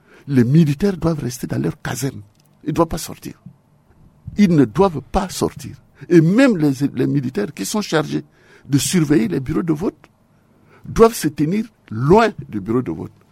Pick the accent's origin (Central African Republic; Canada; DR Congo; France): Central African Republic; nous sommes des Centrafricains, monsieur le ministre.